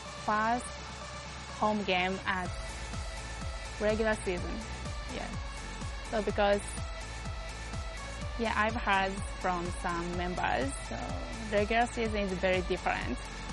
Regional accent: Japan; English is a second language; I'm from Japan.

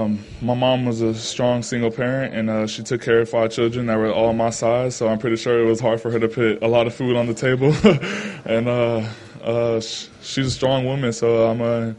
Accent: Florida, United States; also born or lived in California; I was born in California, and, you know, even though I grew up in Florida, I came back to California

